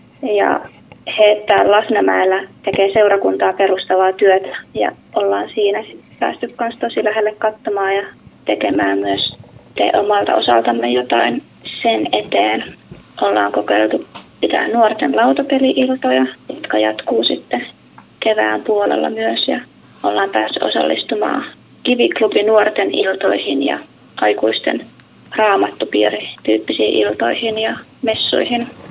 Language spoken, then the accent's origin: Finnish; Lahti, Päijät-Häme, Finland; now in Tallinn, Estonia; mä oon kotoisin Lahdesta ja tällä hetkellä vietän välivuotta ja oon Tallinnassa harjoittelussa.